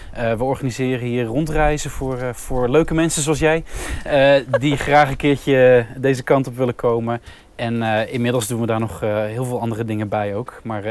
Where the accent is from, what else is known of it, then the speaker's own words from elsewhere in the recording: Bergen op Zoom, North Brabant, Netherlands; moved away as an adult; een bar in het stadscentrum van Bergen op Zoom waar ik vandaan kom